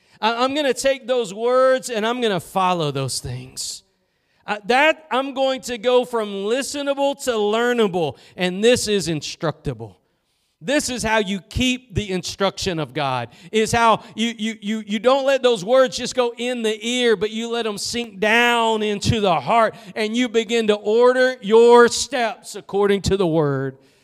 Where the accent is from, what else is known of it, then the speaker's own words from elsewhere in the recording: Texas, United States; You can talk like that from Texas, so don't worry. I'm from Texas.